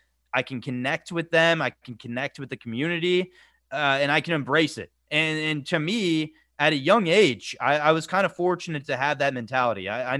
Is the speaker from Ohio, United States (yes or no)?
no; Santa Clarita, California, United States; What's weird is I grew up in Santa Clarita, and I only lived in Santa Clarita. I never moved or lived anywhere else.